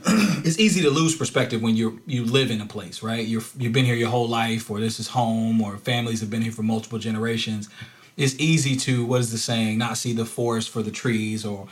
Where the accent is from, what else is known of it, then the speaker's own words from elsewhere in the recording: Durham, North Carolina, United States; my hometown of Durham is on those lists now. But when I was a kid, it wasn't. It wasn't on those lists. Nobody wanted to be there.